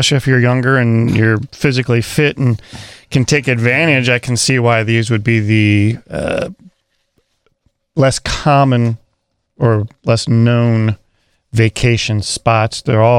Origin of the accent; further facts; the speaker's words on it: East Coast, United States; I grew up on the East Coast.